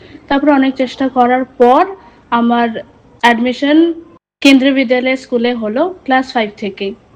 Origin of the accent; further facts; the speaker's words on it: West Bengal, India; আমি ক্লাস 10-এ পড়ি কেন্দ্রীয় বিদ্যালয় সেবক রোড স্কুলে। আমি দেবীঝরা টি গার্ডেন থেকে এসেছি আর আমি প্রেরণা এডুকেশনাল সেন্টার স্কুলে থাকি।